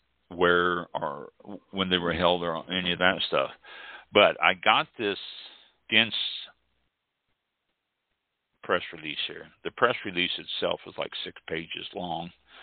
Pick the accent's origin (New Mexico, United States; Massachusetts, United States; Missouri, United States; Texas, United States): Missouri, United States; Kansas City; based in Kansas City, Missouri. Yay, that's my hometown.